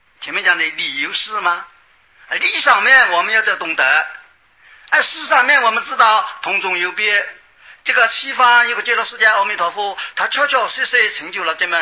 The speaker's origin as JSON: {"language": "Chinese", "country": "China", "said": "我们中国人呢喜欢简略，我们就一个楞字就代表了"}